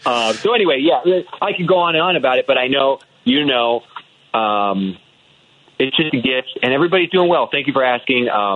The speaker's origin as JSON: {"language": "English", "region": "Midwest", "country": "United States", "tie": "born or raised there", "said": "I grew up in the American Midwest in, you know, suburbia, predominantly white community"}